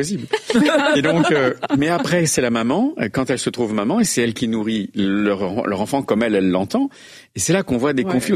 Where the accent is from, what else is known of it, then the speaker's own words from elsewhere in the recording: France; on est français.